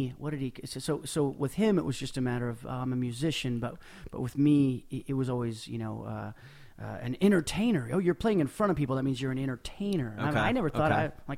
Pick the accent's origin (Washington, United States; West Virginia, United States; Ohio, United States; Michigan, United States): Washington, United States; Mount Vernon; also born or lived in Spokane, United States; Mount Vernon, Washington.